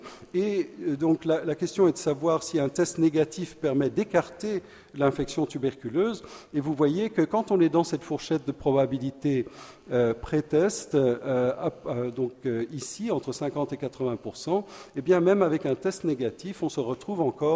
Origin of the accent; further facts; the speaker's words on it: Switzerland; moi je viens de la Suisse et en Suisse on a un gros problème